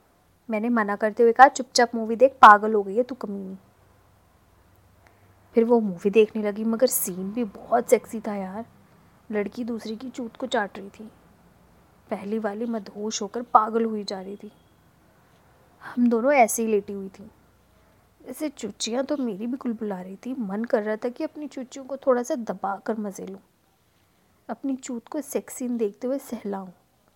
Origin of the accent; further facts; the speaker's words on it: Madhya Pradesh, India; और मैं एमपी की रहने वाली हूँ, यानी मध्य प्रदेश।